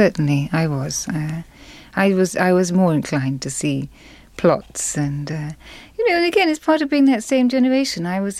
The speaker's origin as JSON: {"language": "English", "region": "England", "country": "United Kingdom", "lives_now": "United States", "said": "I came from England, and I was the generation in England for whom the miniskirt was a tremendous and genuine statement of social change"}